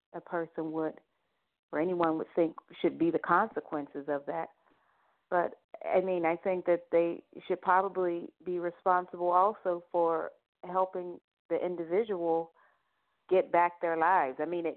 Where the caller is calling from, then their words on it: Pittsburgh, Pennsylvania, United States; I'm calling from Pittsburgh.